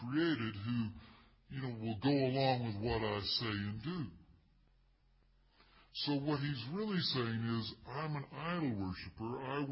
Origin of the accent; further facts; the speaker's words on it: Athens, Georgia, United States; Now, I grew up in Athens, Georgia, and Athens, Georgia is where the University of Georgia is.